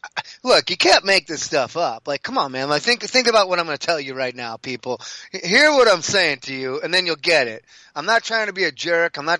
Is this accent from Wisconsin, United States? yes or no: yes; Milwaukee, Wisconsin, United States; who's on top of it right now in my hometown, Milwaukee, and more importantly, that great state of Wisconsin.